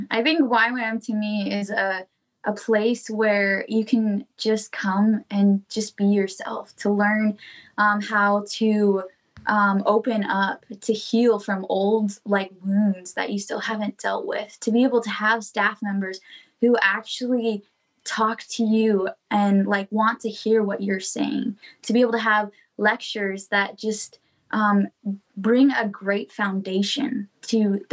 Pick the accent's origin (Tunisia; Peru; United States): Peru; I grew up in Peru.